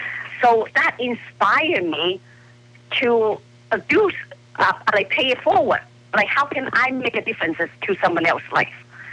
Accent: Canada; because I'm Canadian, so I spell the Canadian away.

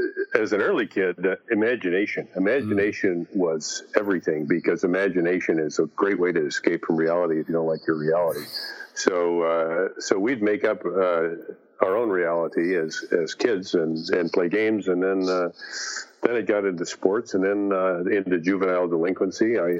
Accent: Des Moines, Iowa, United States; I'm from Des Moines, Iowa.

